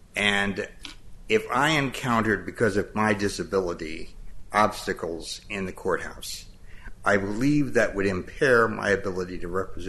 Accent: South Bend, Indiana, United States; from South Bend.

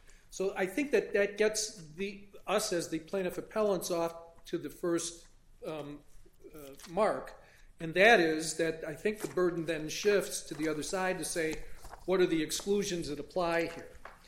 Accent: Milwaukee, Wisconsin, United States; from Milwaukee, Wisconsin.

